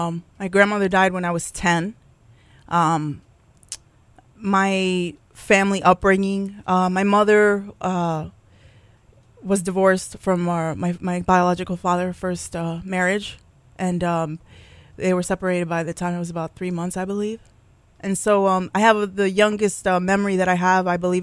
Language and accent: English; Port Chester, New York, United States; I grew up in a small town, 2 mile radius, right near Connecticut, Port Chester, New York, in Westchester County.